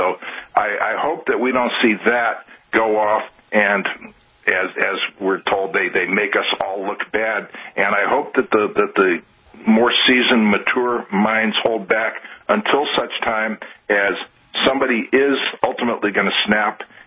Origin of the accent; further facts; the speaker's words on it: Chicago, Illinois, United States; Yeah, I'm from Chicago. I don't know what it means to snuff somebody out.